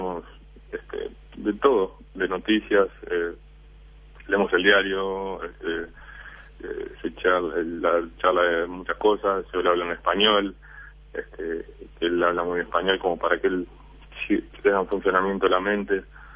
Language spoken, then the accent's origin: Spanish; Montevideo, Uruguay; moved away as an adult; now in New York, United States; Sí, nacido y criado en La Teja hasta los 18 años, que fue cuando me vine para esta zona, para Nueva York.